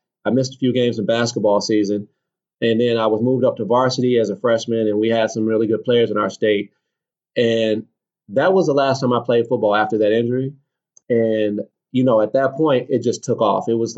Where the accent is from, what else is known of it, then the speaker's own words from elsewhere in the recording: Phoenix, Arizona, United States; I grew up in Phoenix, Arizona, and you wouldn't think a lot of ball players would come from there